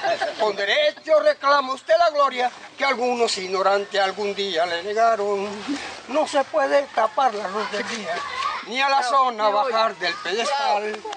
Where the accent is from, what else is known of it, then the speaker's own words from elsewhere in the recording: Colombia; Esta tierra que llevo aquí en mi sangre, porque soy colombiano, ella me vio crecer.